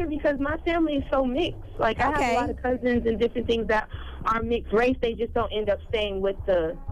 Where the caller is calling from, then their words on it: South Carolina, United States; So I'm from South Carolina. I just got stationed back at Fort Jackson